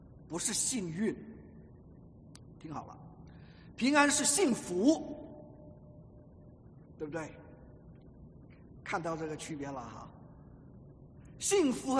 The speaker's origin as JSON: {"language": "Chinese", "country": "China", "said": "我们中国人都是要讲义气，对不对啊？"}